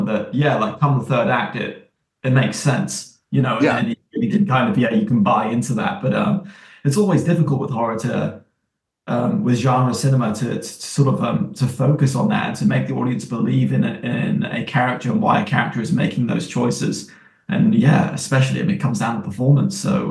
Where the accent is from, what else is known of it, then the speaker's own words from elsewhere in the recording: England, United Kingdom; And for us, it was like growing up in England